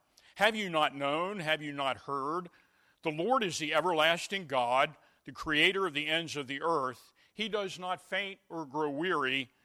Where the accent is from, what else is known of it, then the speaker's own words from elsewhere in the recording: Baltimore, Maryland, United States; Well, Ms. Floyd, I'm from Baltimore, Maryland.